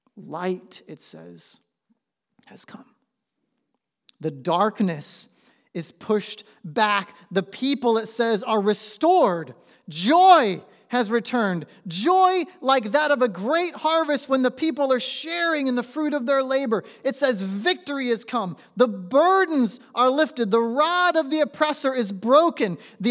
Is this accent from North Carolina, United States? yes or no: no; Kathleen, Florida, United States; also born or lived in Lakeland; Like that's where I grew up in. And I grew up on like the northeast side, the wrong side of the tracks. I grew up in Kathleen, Florida.